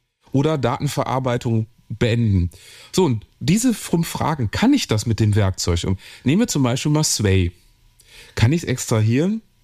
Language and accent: German; Cologne, North Rhine-Westphalia, Germany; ich komme aus Köln